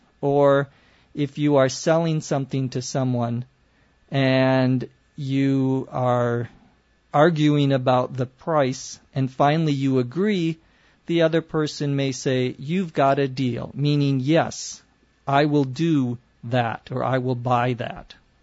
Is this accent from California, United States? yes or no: yes; Los Angeles, California, United States; from Los Angeles, California.